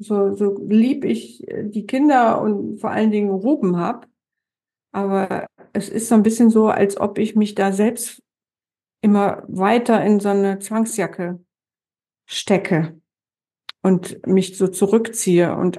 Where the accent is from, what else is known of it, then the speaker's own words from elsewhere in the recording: North Rhine-Westphalia, Germany; gerade hier in NRW, ich bin auch in einer Grenzregion groß geworden bei Venlo.